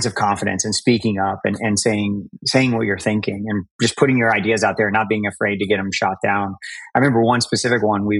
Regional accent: Houston, Texas, United States; Talking about my background, I'll start growing up in Houston, Texas.

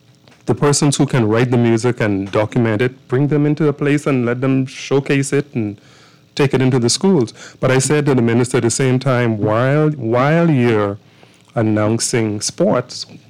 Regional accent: Acklins, Bahamas; We're from Acklands.

